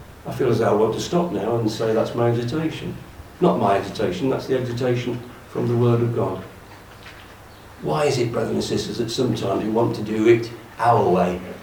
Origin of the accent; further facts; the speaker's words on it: Midlands, United Kingdom; whereas my hometown in the Midlands is gripped with snow.